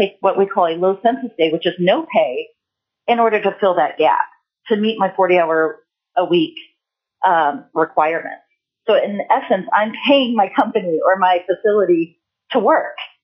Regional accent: Anchorage, Alaska, United States; I am from Anchorage, Alaska

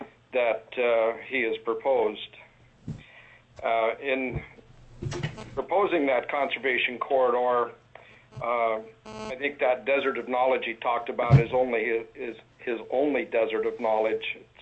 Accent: Kasilof, Alaska, United States; And I'm from Kasilof, a longtime resident of Alaska, former commercial fisherman.

